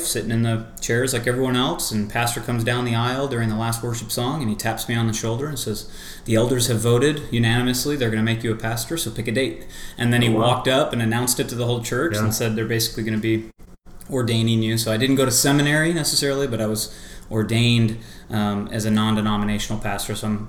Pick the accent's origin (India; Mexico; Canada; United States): United States; Joliet, Illinois; so I was kind of born and raised in Joliet, My dad's a pastor, was a 40-year pastor, Lutheran pastor.